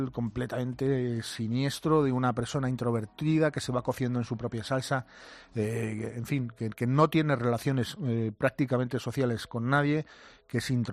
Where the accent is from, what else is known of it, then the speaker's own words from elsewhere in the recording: Spain; Lo que realmente somos los españoles.